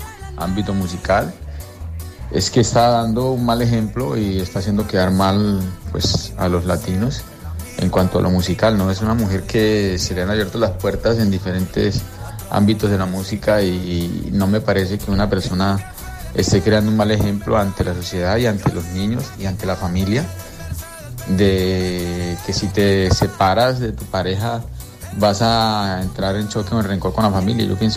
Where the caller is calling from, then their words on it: Colombia; soy de Colombia